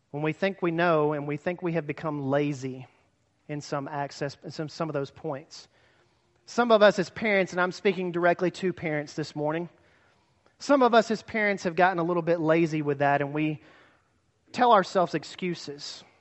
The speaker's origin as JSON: {"language": "English", "town": "Huntsville", "region": "Alabama", "country": "United States", "said": "a guy said, \"Where are you from?\" I said, \"Huntsville, Alabama.\""}